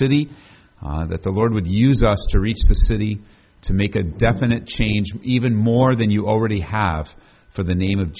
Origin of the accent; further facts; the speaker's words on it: Aurora, Colorado, United States; And we are from Aurora, Colorado.